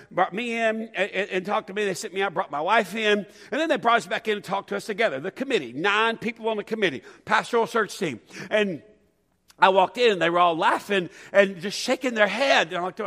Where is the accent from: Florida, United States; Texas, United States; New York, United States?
Texas, United States; I grew up in East Texas, okay? Just drunken rednecks that hunt anything, okay?